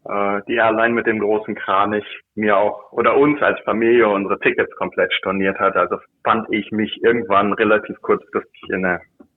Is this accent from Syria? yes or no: no; Northern Germany, Germany; ich komme aus der Gegend, wo man nicht unbedingt lernt, mit Hügeln und starken Anstiegen umzugehen auf dem Fahrrad.